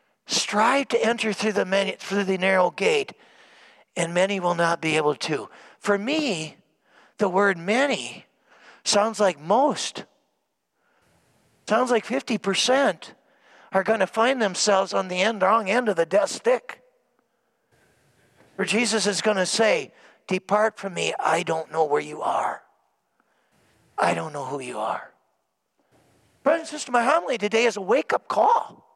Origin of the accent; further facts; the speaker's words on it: Minnesota, United States; We're from Minnesota. We know what it's like when it snows.